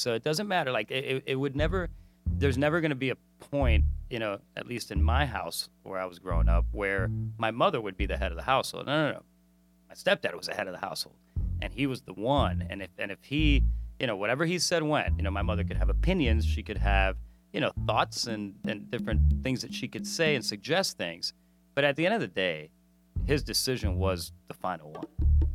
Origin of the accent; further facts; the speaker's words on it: Miami, Florida, United States; Growing up in Miami was really interesting. Very different than probably the rest of America. So Miami is one of the most multicultural cities in the country.